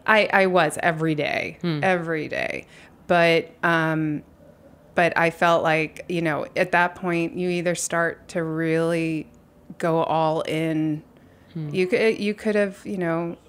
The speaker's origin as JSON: {"language": "English", "region": "New York", "country": "United States", "tie": "born there", "said": "I was born on Bleecker Street."}